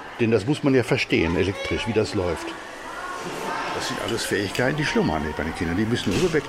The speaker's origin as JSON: {"language": "German", "town": "Bochum", "region": "North Rhine-Westphalia", "country": "Germany", "tie": "born there", "said": "Ich bin ja ein Kind aus den Kriegsjahren. Wir haben ja nie Spielsachen gehabt, wir kennen das gar nicht. Ich bin ja auch hier in Bochum geboren. Hab dann später studiert in Essen, Diplom-Ingenieur geworden"}